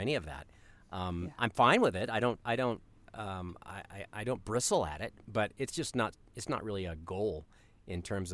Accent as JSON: {"language": "English", "region": "Colorado", "country": "United States", "tie": "born or raised there", "said": "I thought that was a hobby because I grew up in Colorado."}